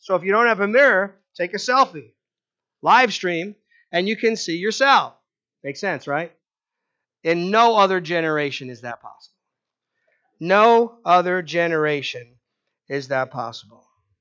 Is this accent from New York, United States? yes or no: yes; New York, United States; I grew up on Long Island. I was a suburbanite.